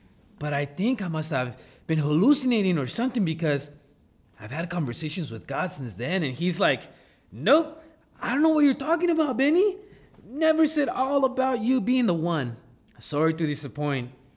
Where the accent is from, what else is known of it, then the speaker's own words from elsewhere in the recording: Nicaragua; moved away as an adult; now in Delaware, United States; I came from Nicaragua, baby, the land of lakes and volcanoes. Been here 8 years, almost to the day.